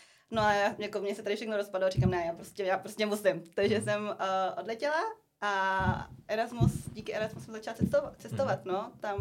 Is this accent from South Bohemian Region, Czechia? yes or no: yes; Netolice, South Bohemian Region, Czechia; z ČB jsem z Netolic, dobře, z Netolic